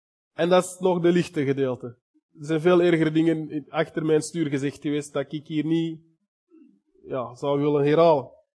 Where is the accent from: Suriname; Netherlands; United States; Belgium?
Belgium; Antwerp, Flanders; Kom ik van Antwerpen, ik was dat totaal niet gewoon.